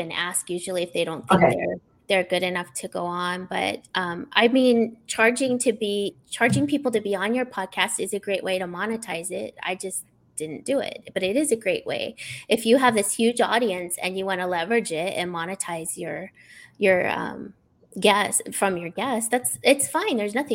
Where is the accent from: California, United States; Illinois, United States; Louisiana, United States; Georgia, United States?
California, United States; now in Florida, United States; I'm originally from California.